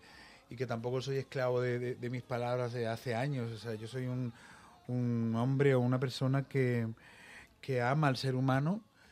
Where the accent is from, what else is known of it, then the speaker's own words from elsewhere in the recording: Badalona, Catalonia, Spain; en Badalona, además, de donde yo soy